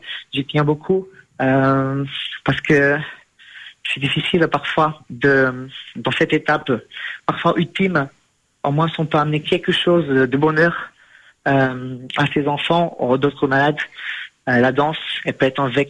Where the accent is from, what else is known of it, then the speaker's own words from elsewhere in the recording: Portugal; Donc moi je suis portugais